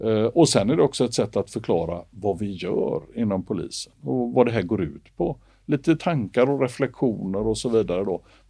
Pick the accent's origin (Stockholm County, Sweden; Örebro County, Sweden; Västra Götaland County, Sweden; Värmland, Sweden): Västra Götaland County, Sweden; Gothenburg; jag är uppväxt i Göteborg och hade massa kompisar som jag växte upp ihop med som inte var poliser.